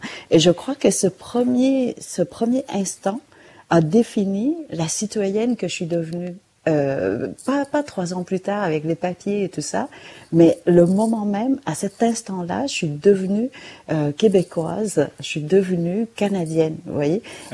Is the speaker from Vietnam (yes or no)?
yes; Ho Chi Minh City, Vietnam; je suis d'origine de Saigon, du sud du Vietnam.